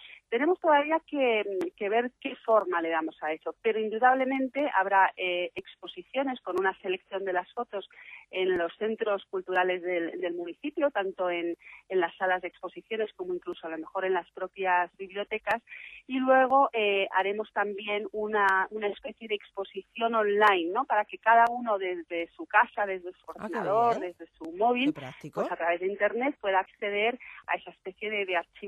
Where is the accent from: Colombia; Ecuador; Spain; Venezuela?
Spain; Madrid, Community of Madrid; born there; now in Las Rozas, Spain; Pero yo no soy roceña de nacimiento, yo nací en Madrid